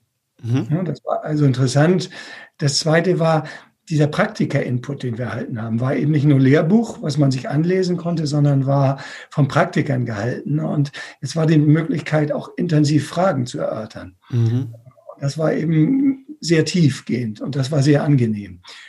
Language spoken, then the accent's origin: German; Bad Oldesloe, Schleswig-Holstein, Germany; Ich komme aus Bad Oldesloe in der Nähe von Lübeck